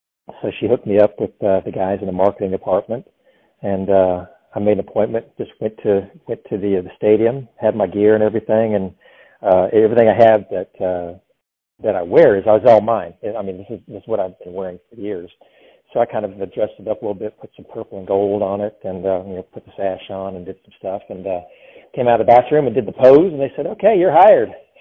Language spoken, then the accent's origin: English; Raleigh, North Carolina, United States; because, I live in Raleigh. I grew up in Raleigh.